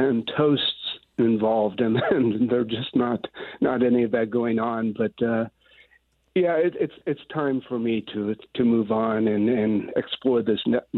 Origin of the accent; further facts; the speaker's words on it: Iowa, United States; I returned to my home state. I had come within 1 year of a journalism degree, and I returned to Iowa City to the university there